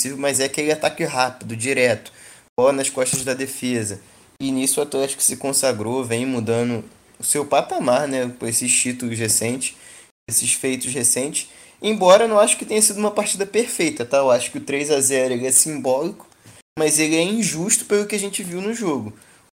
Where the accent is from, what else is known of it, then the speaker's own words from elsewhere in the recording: Rio de Janeiro, Brazil; porque primeiro que a gente é carioca, né?